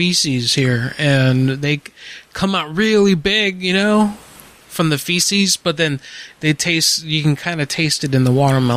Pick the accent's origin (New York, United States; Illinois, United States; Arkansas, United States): New York, United States; No, actually, I'm from New York. I'm retired. I've retired at 42. I'm from New York.